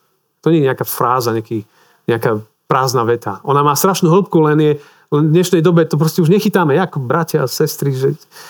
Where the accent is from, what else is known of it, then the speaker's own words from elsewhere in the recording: Lada, Prešov Region, Slovakia; z východného Slovenska, z dedinky Lada pri Prešove